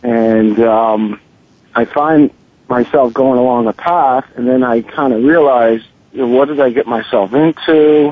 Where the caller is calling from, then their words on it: Denville, New Jersey, United States; I'm calling from Denville, New Jersey.